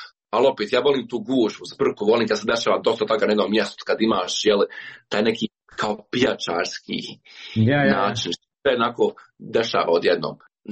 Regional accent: Bosnia & Herzegovina; ja sam iz Bosne i Hercegovine

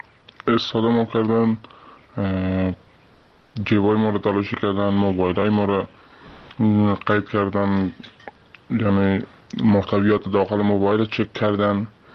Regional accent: Kabul, Afghanistan; من از کابل.

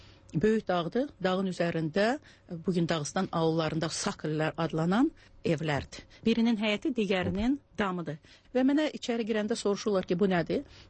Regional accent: Kalbajar, Kalbajar District, Azerbaijan; born there; also born or lived in Shusha; Şuşa mənim uşaqlığımdır, Şuşa mənim gəncliyimdir. Özüm atam hərbiçi olduğuna görə, Kəlbəcərdə işlədiyinə görə mən Kəlbəcərdə doğulmuşam.

